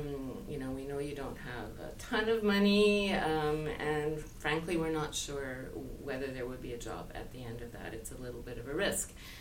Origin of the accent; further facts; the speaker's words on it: Quebec, Canada; I was born and raised in Quebec in the Eastern Townships, beautiful area. My parents were both from Nova Scotia. They moved to the Eastern Townships of Quebec after World War II, I believe mainly for economic reasons.